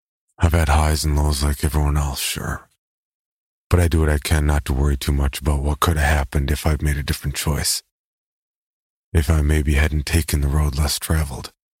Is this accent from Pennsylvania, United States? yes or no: yes; Erie, Pennsylvania, United States; then a long slog across basically the entire expanse of Pennsylvania on I-80 before another hour north on I-79 to Erie, Pennsylvania, where I'm from.